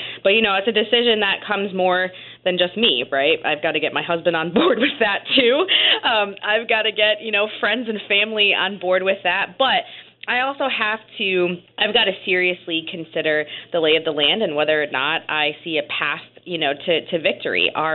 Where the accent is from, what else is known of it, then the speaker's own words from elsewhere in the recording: New Britain, Connecticut, United States; I'm from New Britain. I'm from an urban community. I don't really come from much.